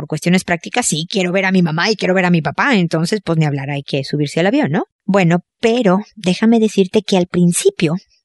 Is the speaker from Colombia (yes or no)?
no; Mexico; now in Chile; Imagínate que yo vivo en Chile ahora y soy mexicana